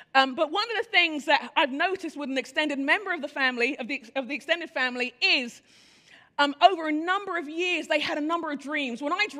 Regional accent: London, United Kingdom; And I grew up in London, but this is in Sheffield

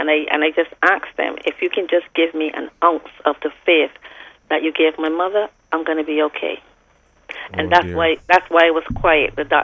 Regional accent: Barbados; now in New York, United States; I'm in Barbados. I'm home for a few days

